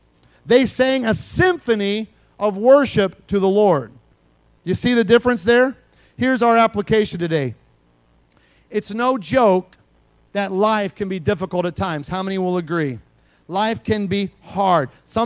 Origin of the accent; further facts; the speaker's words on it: Indiana, United States; I was just conversing with a guy over social media, somebody that I grew up with in Indiana.